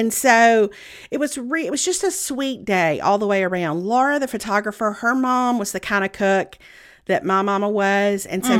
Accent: Meridian, Mississippi, United States; And so I'd gone to Meridian, to my hometown, a couple of months ago.

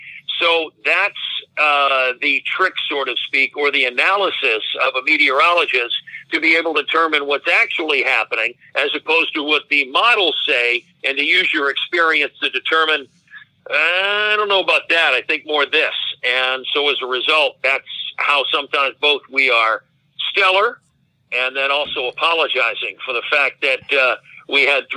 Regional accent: Boston, Massachusetts, United States; I always enjoyed science, and I thought I might be a marine biologist when I grew up in Boston.

